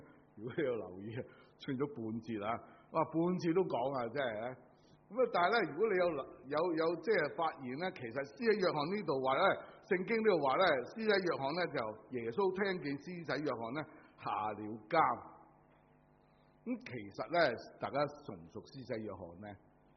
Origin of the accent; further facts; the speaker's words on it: Hong Kong; 以我哋香港人嘅即系机警呢同埋香港人嘅聪明呢，